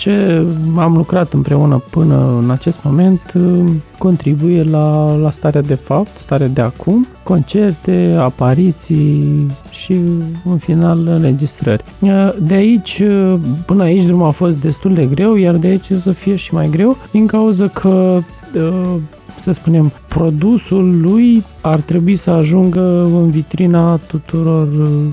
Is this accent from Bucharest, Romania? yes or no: no; Iași, Iași County, Romania; pentru că fiind din Iași, practic